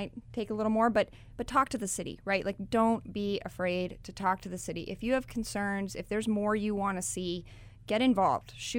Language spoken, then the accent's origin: English; Oregon, United States; now in Roseburg, United States; And I grew up in Southern Oregon, so I knew about Roseburg. We came up here, fell in love with the community.